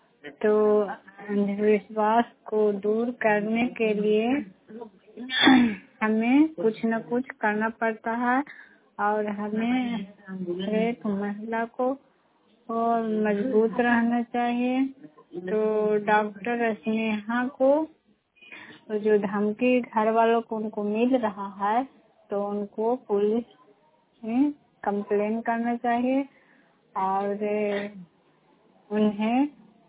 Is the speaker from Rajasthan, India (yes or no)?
no; Badiha, Bihar, India; मैं बडीहा गांव से हूँ, बुथाखट पंचायत से, नरनौसा प्रखंड से, नालंदा जिला से।